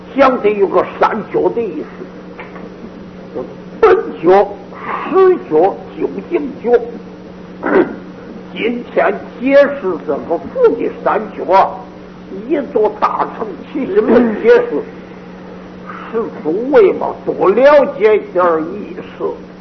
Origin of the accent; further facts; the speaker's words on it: China; 他知道我们中国人的根性，说话爱简略